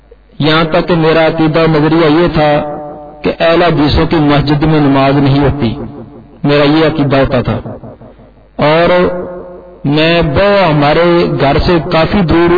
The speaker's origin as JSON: {"language": "Urdu", "town": "Renala Khurd", "region": "Punjab", "country": "Pakistan", "tie": "born or raised there", "said": "گاؤں جو ہے یہ ضلع اوکاڑا کے قریب ہی رنالا خرد، وہاں گاؤں ہے چک 21L، تو وہاں ہی میری پیدائش ہے اور ابتدائی تعلیم بھی وہاں ہے۔ اب بھائی طور پر میں بریلوی خاندان سے تعلق رکھتا تھا"}